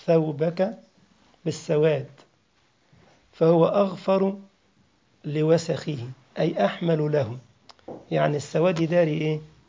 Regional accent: Egypt; بنسميها عندنا في مصر خوذة على الرأس كده من حديد

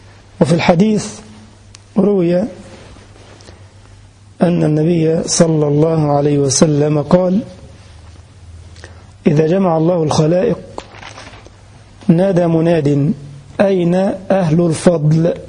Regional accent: Egypt; أذكر عندما كنت في بلدنا كان عندي محاضرة في محافظة أخرى

